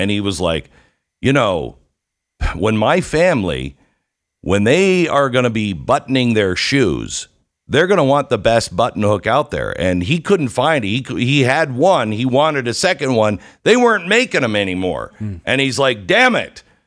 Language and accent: English; Seattle, Washington, United States; Now, if I live in Seattle, I grew up without air conditioning.